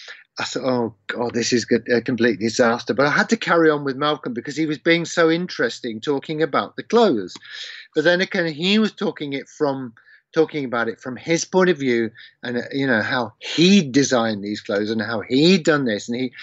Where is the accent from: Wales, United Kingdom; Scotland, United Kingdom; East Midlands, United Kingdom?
East Midlands, United Kingdom; Leicester; in my hometown of Leicester